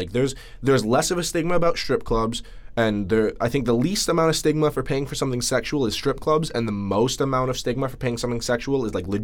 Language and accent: English; Canada; We're Canadian.